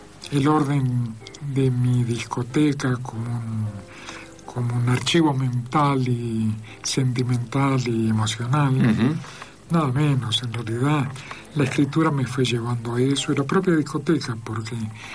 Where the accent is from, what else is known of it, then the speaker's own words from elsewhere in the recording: Argentina; moved away; momento en el que emigré de Argentina para estar casi 40 años afuera.